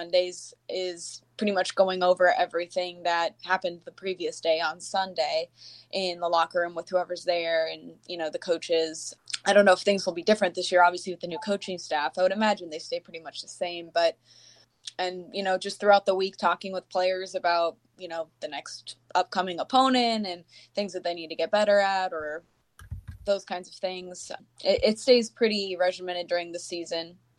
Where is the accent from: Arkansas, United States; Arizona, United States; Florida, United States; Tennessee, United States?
Florida, United States; Tampa; now in Green Bay, United States; I'm from Tampa and went to University of Florida, as you said, majored in journalism